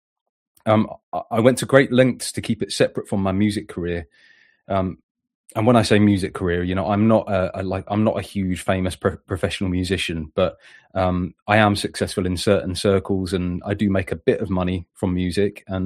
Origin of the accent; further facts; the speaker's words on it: England, United Kingdom; now in Wales; I'm an Englishman who now lives in rural Wales.